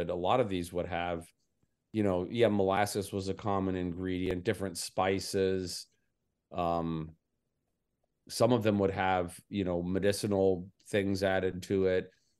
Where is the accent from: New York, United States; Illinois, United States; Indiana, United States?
Indiana, United States; Jasper; My hometown of Jasper, Indiana had three breweries on the cusp of Prohibition